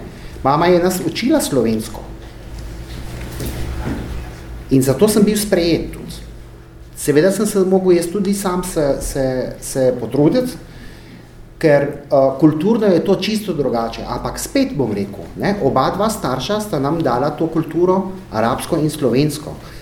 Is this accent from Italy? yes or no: no; Syria; moved away; jaz sem rojen v Siriji, ne, jaz sem šolo končal v Siriji, jaz sem otroštvo preživel in zelo lepo otroštvo sem živel v Siriji. Ampak zaradi sila razmer oziroma mi kot palestinci v Siriji nismo bili nekako več tako dobrodošli